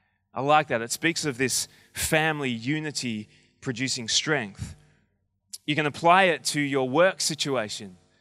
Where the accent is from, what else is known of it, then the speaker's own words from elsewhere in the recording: Melbourne, Victoria, Australia; I was born in Melbourne, bred in Melbourne, I love Melbourne, it's my hometown